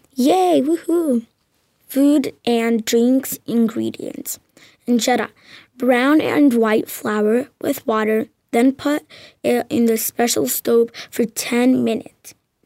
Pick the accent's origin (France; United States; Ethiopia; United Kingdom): Ethiopia; I'm from Ethiopia. Ethiopia is in the eastern part of the continent, in Africa.